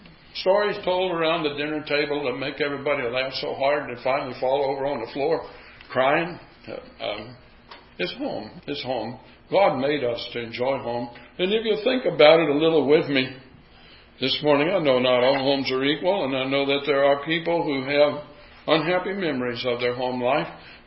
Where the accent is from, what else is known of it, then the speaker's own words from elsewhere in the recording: Iowa, United States; But I remember that when we grew up in Iowa, our room wasn't heated very well.